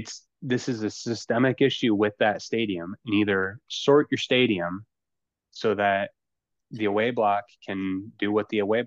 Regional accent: Michigan, United States; as an American fan sitting on my couch here in Michigan

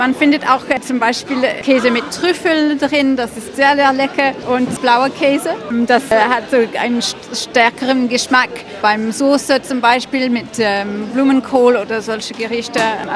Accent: England, United Kingdom; German is a second language; now in Antibes, France

